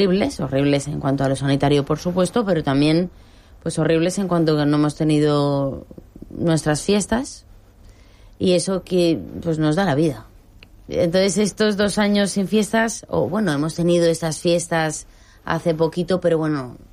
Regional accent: Alcoy, Valencian Community, Spain; yo soy de Alcoy y allí el valenciano lo utilizamos para casi todo.

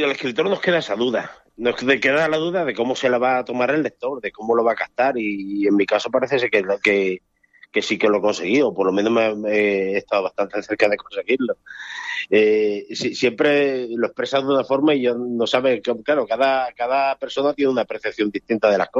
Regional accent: Yecla, Region of Murcia, Spain; hay una leyenda local de mi tierra, que es Yecla.

